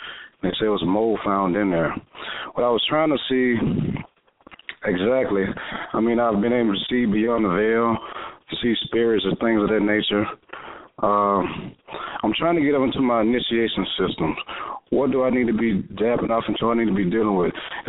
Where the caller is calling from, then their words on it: Louisiana, United States; I'm calling from Louisiana.